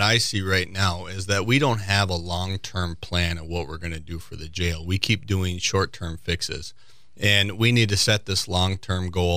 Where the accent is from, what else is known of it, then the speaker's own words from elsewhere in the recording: Marquette, Michigan, United States; I'm a Marquette native, born and raised in Marquette, and I attended NMU and got my bachelor's degree.